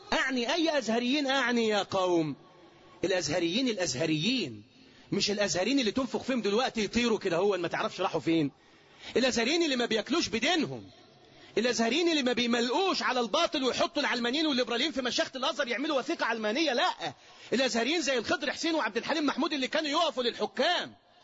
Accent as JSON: {"language": "Arabic", "country": "Egypt", "said": "وده مش لأن احنا مصريين"}